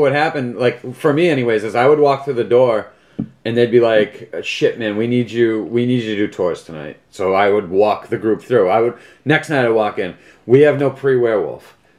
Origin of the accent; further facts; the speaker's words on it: Winthrop, Massachusetts, United States; we grew up in Winthrop, Massachusetts, and that was our, like, that was our regional haunted house.